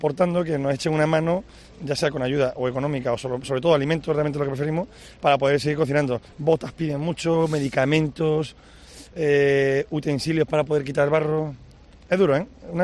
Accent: Málaga, Andalusia, Spain; De Málaga.

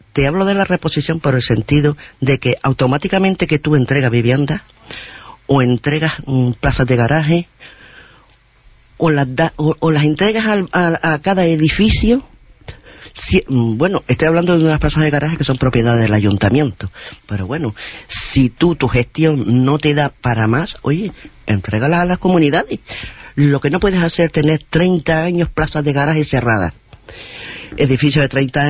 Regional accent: Las Palmas de Gran Canaria, Canary Islands, Spain; Oye, que somos ciudadanos de Las Palmas de Gran Canaria, con los mismos derechos que todos, para buscar soluciones.

